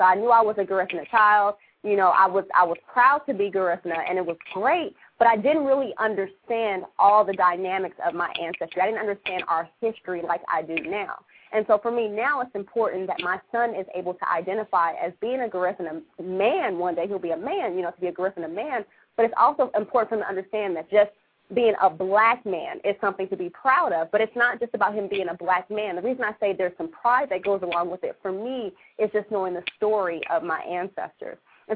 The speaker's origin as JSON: {"language": "English", "region": "California", "country": "United States", "tie": "born or raised there", "said": "Growing up in California, for me, like I said, I was exposed to every race and culture under the sun, you know, eating menudo and doing all that cool stuff."}